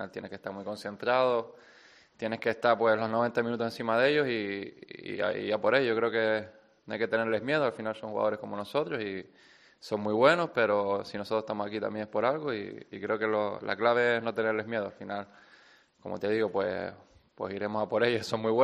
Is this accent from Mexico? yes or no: no; Canary Islands, Spain; También somos cuatro canarios